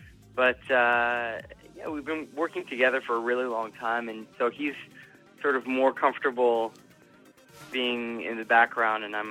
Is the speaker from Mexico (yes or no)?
no; Montreal, Quebec, Canada; now in United States; for me, I grew up mostly in Canada, in Montreal.